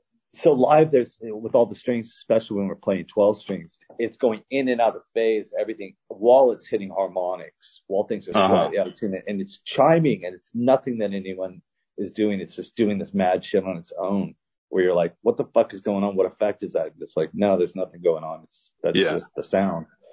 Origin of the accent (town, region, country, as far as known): California, United States